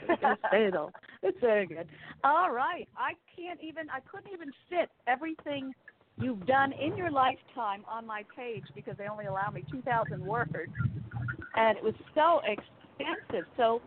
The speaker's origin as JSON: {"language": "English", "country": "Puerto Rico", "said": "I am from the Isle of Puerto Rico."}